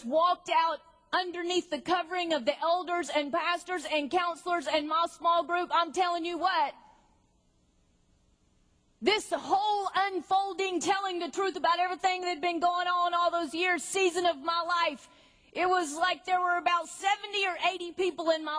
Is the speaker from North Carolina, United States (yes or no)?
yes; Mount Airy, North Carolina, United States; born there; I was born in Mount Airy, North Carolina. I know that's shocking to you. Mount Airy just happens to be the hometown of Andy Griffith.